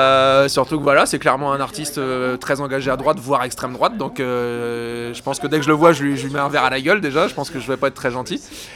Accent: Rennes, Brittany, France; je suis le chanteur du groupe de rock … qui est un groupe de rock français et on vient de Rennes.

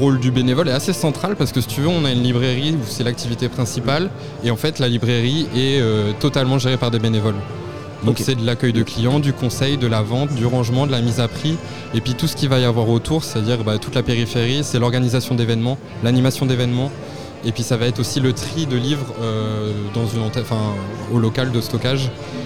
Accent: Normandy, France; Alors moi je viens de Normandie

